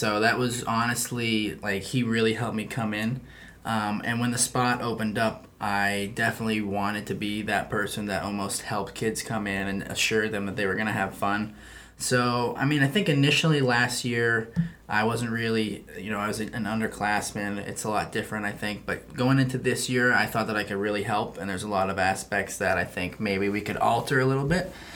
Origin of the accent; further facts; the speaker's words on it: Westborough, Massachusetts, United States; Like I said, I'm from Westboro, Massachusetts. I grew up just basically playing hockey there.